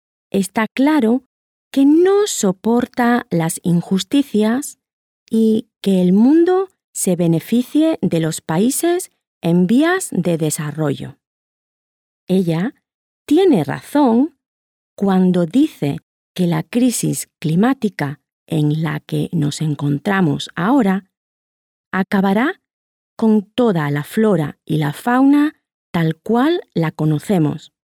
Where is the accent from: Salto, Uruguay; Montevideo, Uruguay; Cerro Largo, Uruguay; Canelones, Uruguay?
Cerro Largo, Uruguay; Melo; La única vez que me sentí discriminada fue en mi ciudad natal. Cuando era joven, había bailes para los blancos en Melo